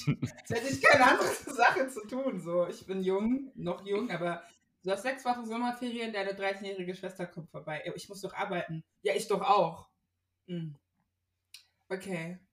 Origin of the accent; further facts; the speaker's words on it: Hesse, Germany; wir sind beide aus dem Rhein-Main-Bereich, wir sind auch beide gleich alt